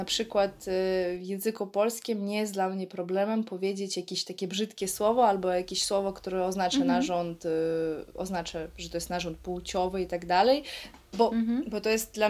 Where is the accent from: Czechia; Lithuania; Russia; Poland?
Russia; Kaliningrad, Kaliningrad Oblast; ogólnie jesteśmy z Kaliningradu, to jest ta nasza ekipa z dzieciństwa